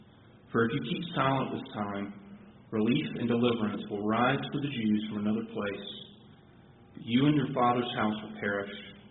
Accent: Trussville, Alabama, United States; For all my life and for the better part of Elizabeth's life, we have called Birmingham home. I grew up in Trustville before attending Birmingham Southern, and after graduating, I spent the past few years in the area

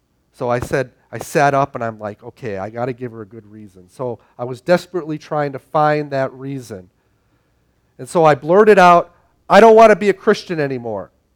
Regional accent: Chicago, Illinois, United States; Now, growing up in Chicago, it seemed like everyone followed at least two religions in Chicago.

